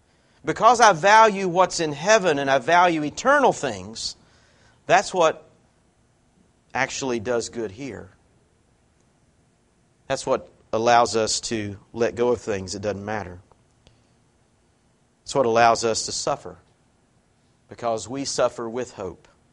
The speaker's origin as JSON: {"language": "English", "region": "the South", "country": "United States", "lives_now": "Morgantown, United States", "said": "That's discouraging to me as a Southerner. But I was told when I moved here, I moved to the Salt Belt."}